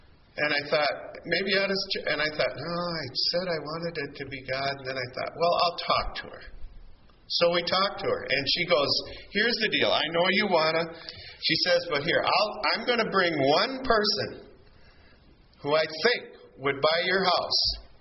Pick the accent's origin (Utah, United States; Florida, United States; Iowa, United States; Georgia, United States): Iowa, United States; also born or lived in Minnesota; live, and I think it happened to be a Lutheran church, which I was brought up in. You know, and when we moved from Iowa to Minnesota, you had to find a Missouri Senate church, you know, to belong to.